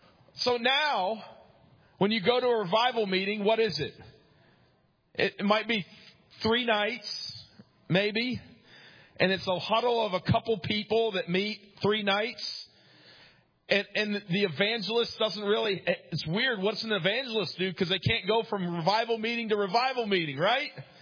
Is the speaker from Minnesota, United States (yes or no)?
no; New York, United States; I had never heard of it growing up in New York.